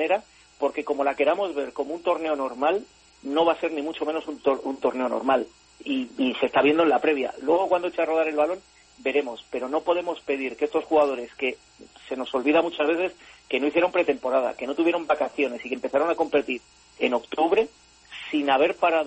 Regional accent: Gijón, Asturias, Spain; Lo más que tenemos en común es que somos de Gijón.

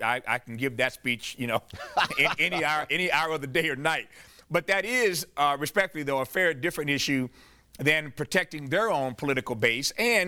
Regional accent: Indiana, United States; Mike Pence, the former governor of my home state of Indiana, once served in the House.

